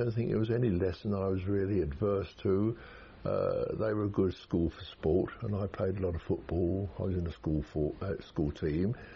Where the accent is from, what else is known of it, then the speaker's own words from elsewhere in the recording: Tottenham, London, United Kingdom; born there; I was born in Tottenham, North London, 16th of April 1920. Makes me 84 at the moment.